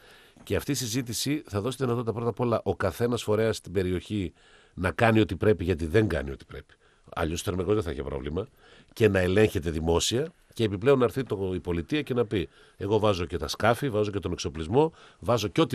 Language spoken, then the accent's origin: Greek; Thessaloniki, Central Macedonia, Greece; Παρότι αυτή τη στιγμή εγώ μπορεί να είμαι Θεσσαλονικιός